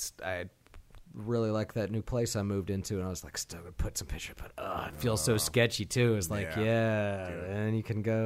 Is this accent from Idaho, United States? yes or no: yes; Idaho, United States; I grew up in Idaho. I used to go hunting.